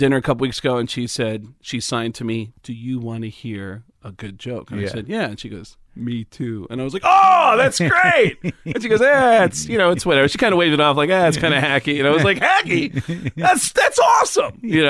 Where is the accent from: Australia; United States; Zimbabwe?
United States; Mount Vernon, New York; I grew up in New York, outside the Bronx in Mount Vernon.